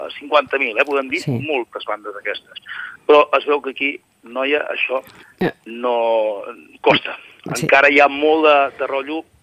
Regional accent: Manresa, Catalonia, Spain; born there; jo vaig néixer a Manresa l'any 76

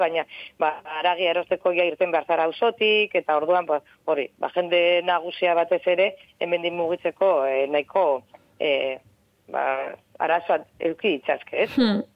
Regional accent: Portugalete, Basque Country, Spain; ni beti da ni Portugaletekoa naiz

